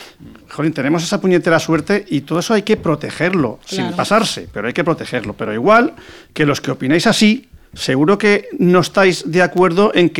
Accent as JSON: {"language": "Spanish", "region": "Valencian Community", "country": "Spain", "first_language": "Valencian", "second_language": "Spanish", "said": "El idioma de aquí, mi primer idioma, yo siempre lo he dicho, es el valenciano. Y el segundo, el castellano"}